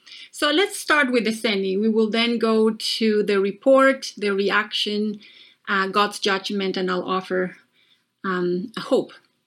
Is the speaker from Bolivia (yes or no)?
yes; Bolivia; English is a second language; now in Canada; I'm originally from Bolivia, and my mom and I have had a very close relationship all our lives. During the 17 years of being in Canada